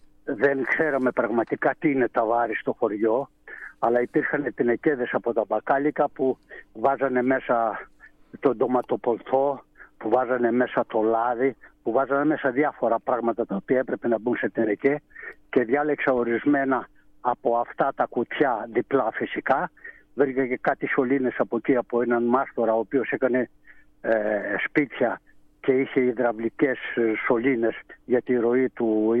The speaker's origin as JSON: {"language": "Greek", "town": "Aiginio", "region": "Central Macedonia", "country": "Greece", "tie": "born or raised there", "also_born_or_lived": "Kolindros", "said": "Γεννήθηκα στον Κολυνδρό της Πιερίας. Μεγάλωσα στο Αιγίνιο."}